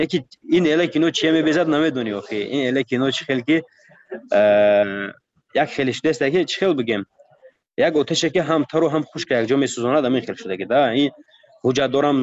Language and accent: Persian; Tajikistan; من گفتم من تاجیکم از تاجیکستانم،